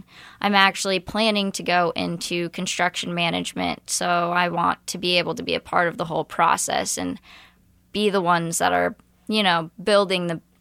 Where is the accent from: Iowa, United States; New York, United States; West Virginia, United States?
Iowa, United States; So I'm originally from Iowa.